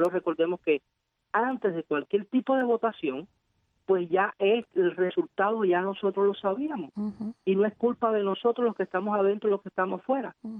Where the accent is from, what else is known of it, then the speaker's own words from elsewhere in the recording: Santo Domingo, Villa Clara, Cuba; lo que está pasando en mi pueblo, porque yo soy natural de Santo Domingo, en la provincia de Villa Clara.